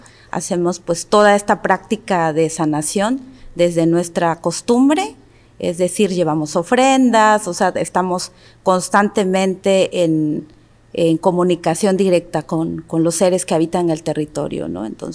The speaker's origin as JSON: {"language": "Spanish", "country": "Mexico", "first_language": "Mixtec", "second_language": "Spanish", "said": "hace un momento les saludé en mi lengua materna, ¿no? El Tum Savi, que es la palabra de la lluvia. En México, pues todavía sobrevivimos al proceso de exterminio que hubo"}